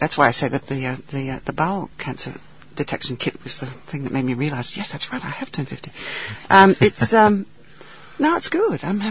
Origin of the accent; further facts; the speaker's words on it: Vancouver, British Columbia, Canada; moved away as an adult; also born or lived in Toronto; now in Australia; Oh, I was born outside of Toronto, but I grew up in Vancouver.